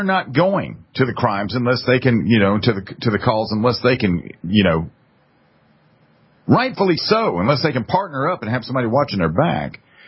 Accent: South Carolina, United States; the New York Attorney General is just a guy from out of town, because I'm from South Carolina.

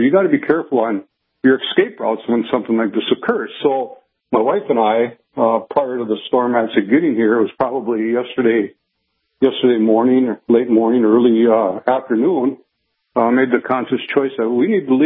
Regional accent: Battle Lake, Minnesota, United States; moved away as an adult; I am from Battle Lake and have only moved down here recently

